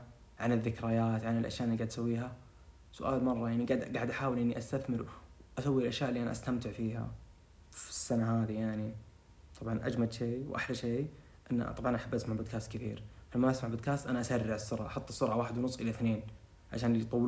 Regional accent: Riyadh, Riyadh Province, Saudi Arabia; يعني صدق أتمنى إنهم يجيبون القرية هذه عندنا بالرياض

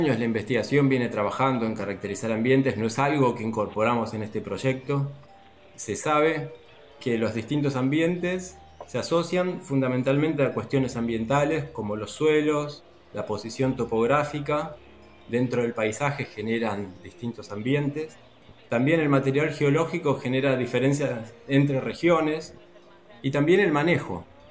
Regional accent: Argentina; now in Tacuarembó, Uruguay; soy argentino y trabajo en INTA, Concepción del Uruguay

